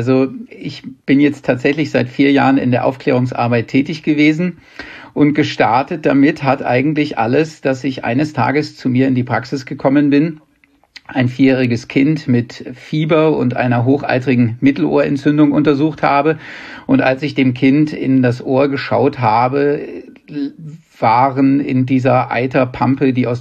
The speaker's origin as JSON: {"language": "German", "town": "Hanover", "region": "Lower Saxony", "country": "Germany", "lives_now": "Weilheim, Germany", "said": "Ich komme aus Hannover. Also ich wohne zwar in Weilheim in Oberbayern"}